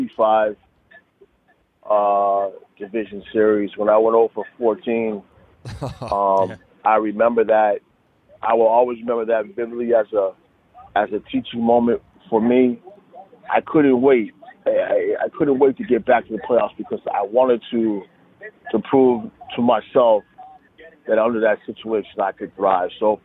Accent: East Coast, United States; I'm from the East Coast, but I think I thrived under that atmosphere.

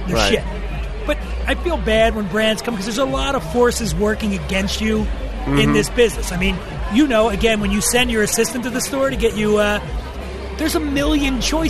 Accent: Ireland; You know I'm an Irishman

